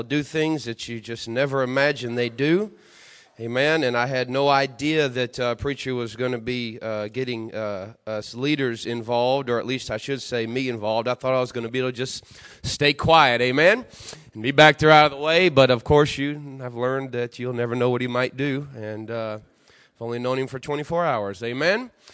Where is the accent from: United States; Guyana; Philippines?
United States; I'm from America, most of you are from here, Canada